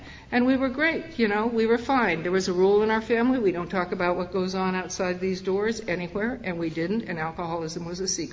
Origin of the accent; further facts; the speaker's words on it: Seattle, Washington, United States; I grew up in Seattle, Washington. I was an only child.